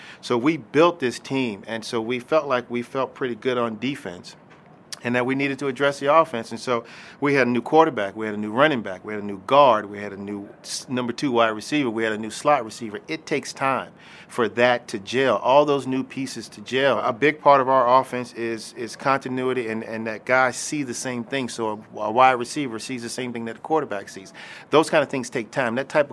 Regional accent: Denver, Colorado, United States; Growing up in Denver, you know, I spent a lot of time with Jack Elway

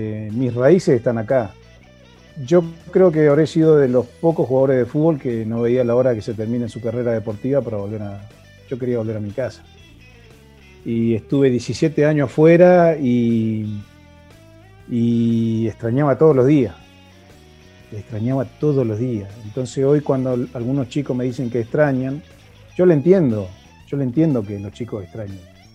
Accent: Curuzú Cuatiá, Corrientes, Argentina; como decimos acá en Curuzú, del gurisito, del niño, del pibe

